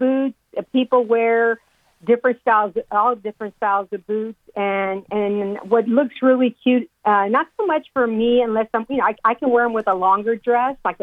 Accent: Texas, United States; when I'm texting my family, and we're all from Texas, and we've always used that forever

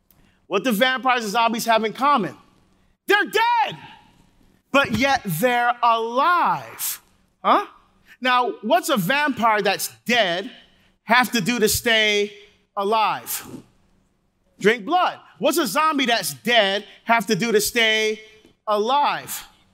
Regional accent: Barbados; born there; I was born in Barbados. I love my Caribbean heritage. I love our food. I love our culture. I love our music. I still speak our dialect.

